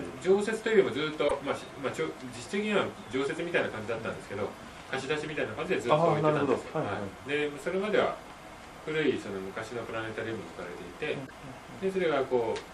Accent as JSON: {"language": "Japanese", "town": "Tama-ku, Kawasaki", "region": "Kanagawa", "country": "Japan", "tie": "born or raised there", "also_born_or_lived": "Takatsu-ku, Kawasaki", "said": "生まれたのは高津区、今の宮前区なんですけど、まあ、ずっと長く暮らしてたのは多摩区なんです。"}